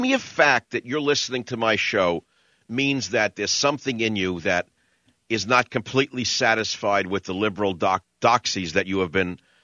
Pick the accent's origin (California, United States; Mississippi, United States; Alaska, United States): California, United States; San Francisco; And I don't see any from my hometown of San Francisco.